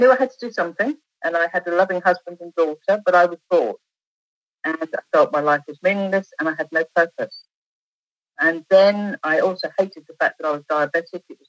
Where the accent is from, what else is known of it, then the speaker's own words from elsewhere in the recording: London, United Kingdom; born there; I was born in London, England.